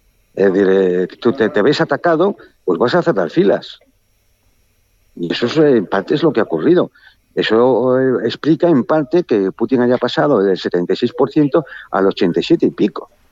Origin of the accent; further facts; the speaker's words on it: Spain; que es lo que más nos duele como españoles